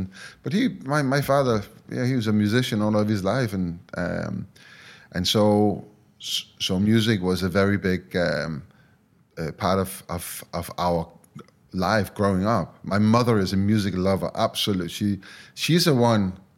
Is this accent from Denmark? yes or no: yes; Denmark; think back to where I grew up. So I am from Denmark